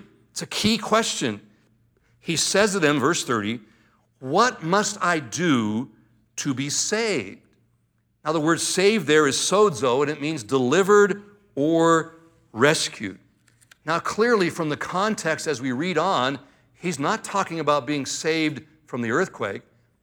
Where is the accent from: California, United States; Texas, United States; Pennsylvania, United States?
California, United States; now in Boise, United States; It's the first time I've ever experienced an earthquake here in the Boise area. Now, I came from Southern California, where we had lots of different earthquakes at different times.